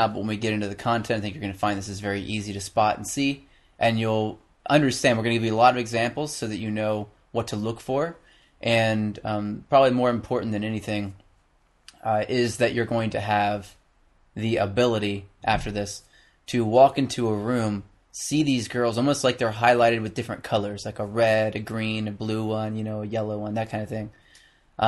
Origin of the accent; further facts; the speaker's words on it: the South, United States; And of course, in the South where I was, nobody knew the difference. So I'm from the South, so I guess I can say that, but nobody knew the difference.